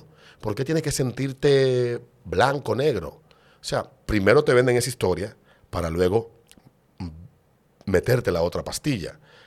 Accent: Dominican Republic; yo no puedo negar, ni puedo decir, no, me da vergüenza ser dominicano. Yo no soy de ningún lado, yo soy dominicano.

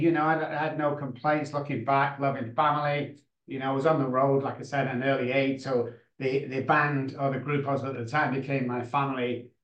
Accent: Manchester, North West England, United Kingdom; now in San Antonio, United States; I come from Manchester, back in the United Kingdom, even though I live in San Antonio, Texas right now

